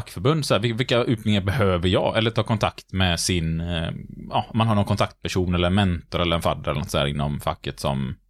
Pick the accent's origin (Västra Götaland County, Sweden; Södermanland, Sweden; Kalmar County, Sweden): Västra Götaland County, Sweden; Gothenburg; Vi är lite göteborgare vi nämligen.